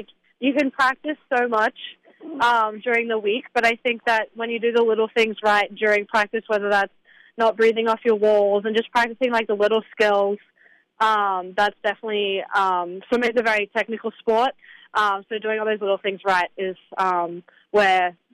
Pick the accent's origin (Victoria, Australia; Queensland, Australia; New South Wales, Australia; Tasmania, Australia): Queensland, Australia; Gold Coast; now in Wisconsin, United States; I'm from the Gold Coast. It's an hour south of Brisbane. I guess the Gold Coast is pretty much a small Miami in Florida. It's a very beachy town. It's pretty large. There's about 700,000 people that live there.